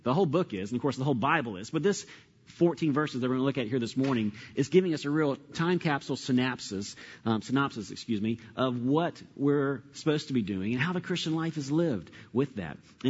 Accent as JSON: {"language": "English", "town": "Atlanta", "region": "Georgia", "country": "United States", "tie": "born or raised there", "said": "which growing up in Atlanta, both of us, we had not seen living down here 15-some years now"}